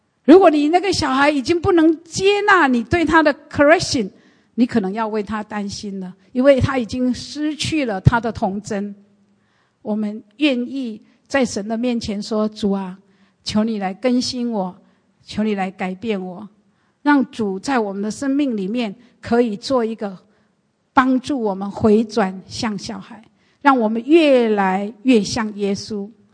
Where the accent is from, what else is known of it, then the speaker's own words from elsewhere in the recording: Taiwan; 所以呢我在过去呢成长的路程，因为我们在台湾呢很注重升学